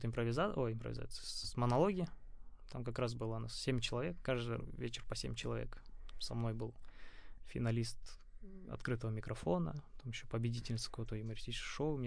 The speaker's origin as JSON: {"language": "Russian", "country": "Kazakhstan", "said": "Все, я казах, который сидит."}